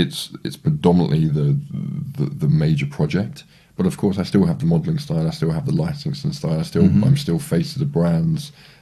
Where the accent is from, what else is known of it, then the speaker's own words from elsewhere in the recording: United Kingdom; I'm very British.